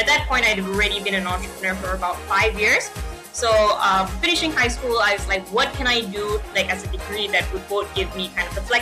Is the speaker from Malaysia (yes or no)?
yes; Malaysia; now in United States; I'm from Malaysia, so definitely a culture shock. It's literally as far away from Pennsylvania as you can get without turning back around the world.